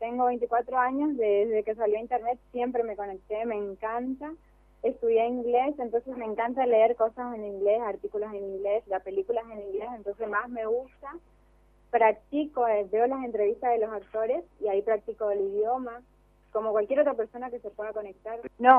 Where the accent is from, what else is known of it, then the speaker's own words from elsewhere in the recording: Posadas, Misiones, Argentina; tengo 24 años, soy acá de Posadas, siempre viví acá. Viví toda mi vida en Villa Cabello, hace unos años me mudé con mi familia a Villa Sarita.